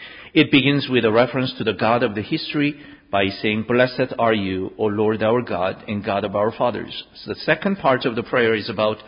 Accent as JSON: {"language": "English", "country": "Australia", "said": "because we are from Australia"}